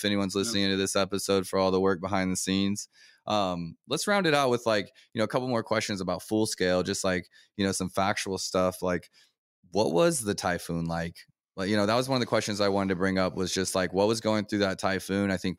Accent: DR Congo; I grew up in Africa. I was in Congo.

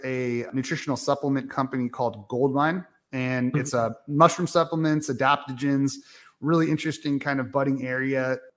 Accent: California, United States; Originally, I'm from Marin County, which is just south of Sonoma.

